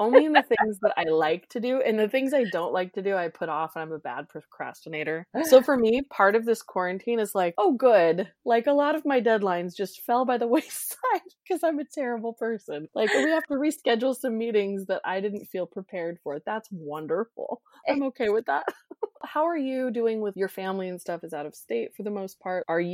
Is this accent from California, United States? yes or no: yes; California, United States; moved away; So when we moved up here from California and I saw snow for the first time, I was like, that's fun. I saw that shit at Big Bear.